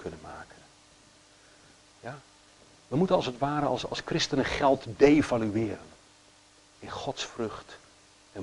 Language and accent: Dutch; Netherlands; now in Belgium; Als ik eraan denk, dan is het vrij cru, ja, als Nederlander.